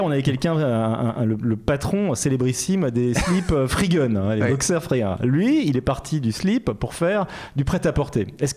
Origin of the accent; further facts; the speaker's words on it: San Francisco, California, United States; C'est quand même moi quand j'étais dans ma jeunesse à San Francisco